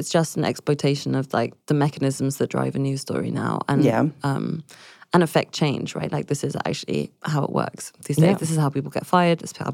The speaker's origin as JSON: {"language": "English", "region": "London", "country": "United Kingdom", "said": "But also I'm just from London where just like every other word, you know, like, oh, good morning, cunt."}